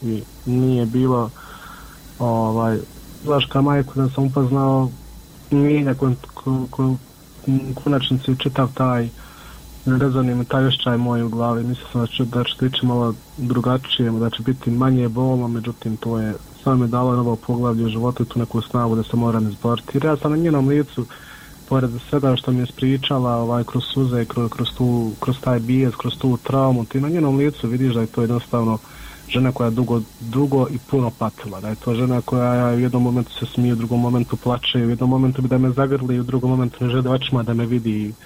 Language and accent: Bosnian; Miljevina, Republika Srpska, Bosnia & Herzegovina; mi smo svi gore iz Miljevine